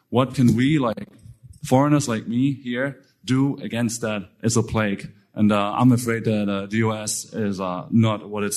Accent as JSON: {"language": "English", "region": "East Germany", "country": "Germany", "second_language": "English", "said": "As you might hear, I'm from Germany. I'm actually from East Germany."}